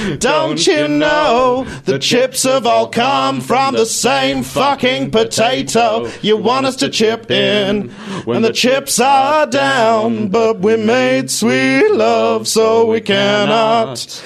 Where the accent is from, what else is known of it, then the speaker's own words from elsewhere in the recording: Reading, South East England, United Kingdom; when I was a kid growing up in Reading, she was really weird. And that seemed very much something that you weren't meant to do in Reading.